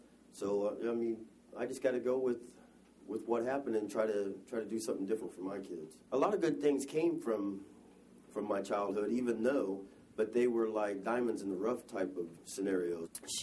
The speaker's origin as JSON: {"language": "English", "town": "Hutchinson", "region": "Kansas", "country": "United States", "tie": "born or raised there", "said": "Well, I grew up in Hutchinson, Kansas. I'm a middle child. I had an older sister and a younger brother."}